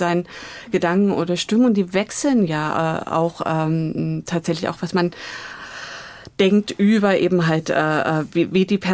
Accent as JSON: {"language": "German", "region": "East Germany", "country": "Germany", "said": "wo ich in den letzten Jahren allein als Ostdeutsche so stellvertretend auf dem Podium gesessen habe"}